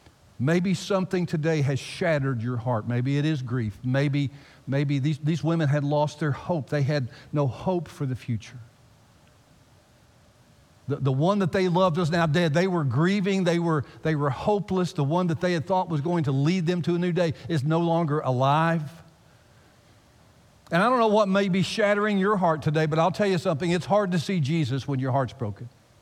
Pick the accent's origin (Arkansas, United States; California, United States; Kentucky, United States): Kentucky, United States; You know, I'm from Kentucky, and I have great confidence in the ability of duct tape to do a lot of miraculous things.